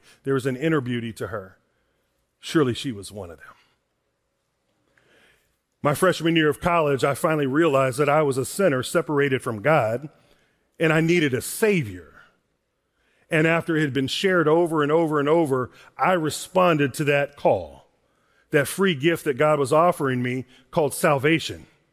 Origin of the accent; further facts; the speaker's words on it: Kansas, United States; And I'm from Kansas.